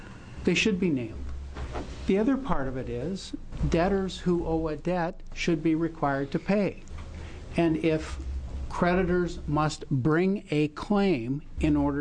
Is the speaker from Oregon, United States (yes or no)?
yes; Beaverton, Oregon, United States; I'm an attorney from Beaverton.